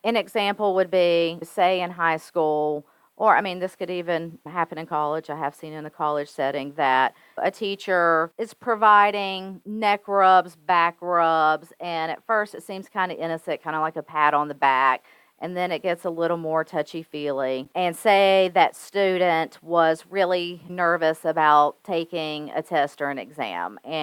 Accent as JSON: {"language": "English", "region": "the South", "country": "United States", "tie": "born or raised there", "said": "I grew up in the South. It's a very Southern thing to hug everyone."}